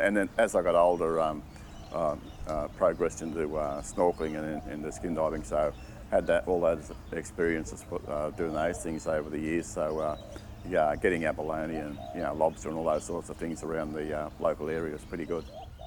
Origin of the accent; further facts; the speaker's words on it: La Perouse, New South Wales, Australia; I'm a Gadigal man. I'm originally from La Perouse and grew up within the Sydney area, my area, the Eora, where I still live today.